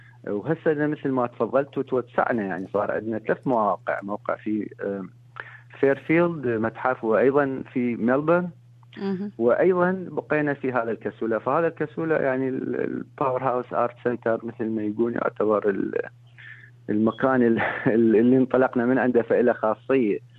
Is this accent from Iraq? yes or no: yes; Iraq; احنا كعراقيين وجالية عراقية.